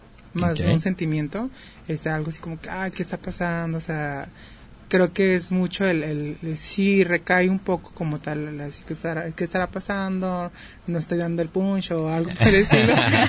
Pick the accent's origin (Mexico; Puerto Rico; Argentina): Mexico; Como todo mexicano